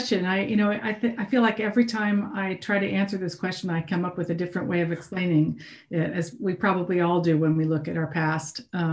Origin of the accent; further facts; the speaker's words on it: Palo Alto, California, United States; My father was a professor at Stanford Medical School, so I grew up in Palo Alto, California.